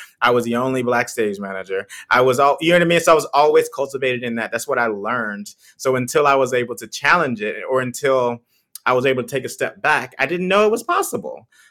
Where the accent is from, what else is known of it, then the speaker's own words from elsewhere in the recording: Texas, United States; I'm originally from Texas. I grew up on a farm, so like, I was in the country.